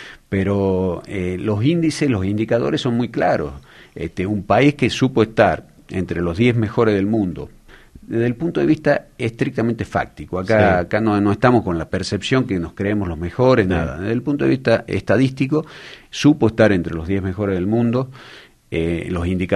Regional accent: Argentina; Somos los argentinos, acá los últimos años hay distintos signos políticos

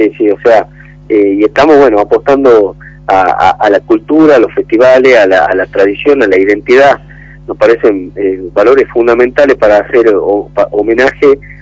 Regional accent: Tucumán, Argentina; profundizar la identidad que tenemos nosotros como tucumanos, ¿no?

